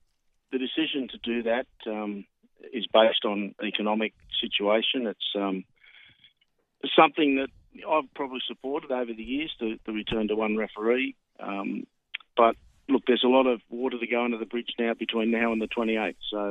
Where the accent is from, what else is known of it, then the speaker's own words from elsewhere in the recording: Manly, New South Wales, Australia; I grew up in the Manly area